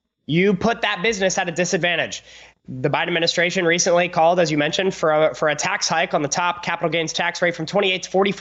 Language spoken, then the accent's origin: English; United States; I'm an American. I should be proud to have my business and my holdings and my income established in this great country.